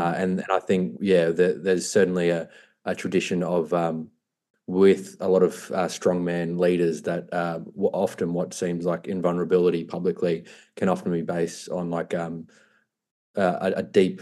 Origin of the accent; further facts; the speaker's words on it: Toowoomba, Queensland, Australia; also born or lived in Wandai / Brisbane / Bundaberg; I grew up in Toowoomba, which is kind of like on the Darling Downs, is a kind of conservative hotbed within Australia, and moved to Brisbane when I was 18. I also lived in Bundaberg for a few years in my 20s.